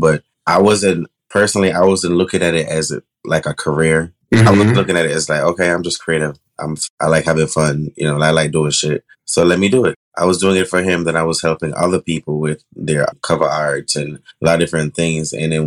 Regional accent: Hanover, Jamaica; also born or lived in St. James; I'm from Hanover. I was born and raised in Hanover and also raised in St. James, which is that Montego Bay, where, you know, mm-hmm, all the resorts and everything is.

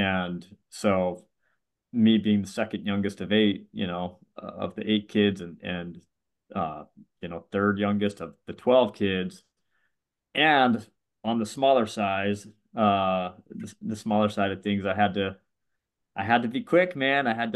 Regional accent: Provo, Utah, United States; I grew up in a small town called Provo, Utah. And so sadly, you know, I grew up my whole life pretty much in the foothills, the Indian Hills.

